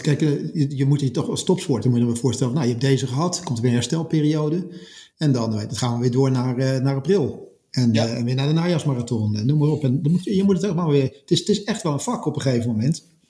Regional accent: Netherlands; als Nederlander, of als West, als zeg maar, bijna kan bijna zeggen als West-Europeaan

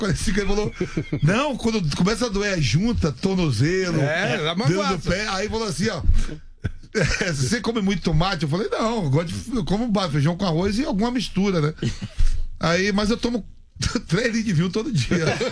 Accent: Nazaré das Farinhas, Bahia, Brazil; born there; minha cidade, né? Onde eu nasci, Nazaré das Farinhas, fica a 70 quilômetros de Salvador. E é a segunda cidade do Recôncavo, que a gente é do Recôncavo Vale do Bahia.

